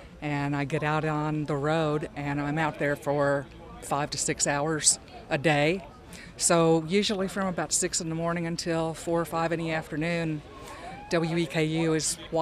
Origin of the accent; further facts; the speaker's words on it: Berea, Kentucky, United States; I'm from Berea, Kentucky. I'm a rural mail carrier.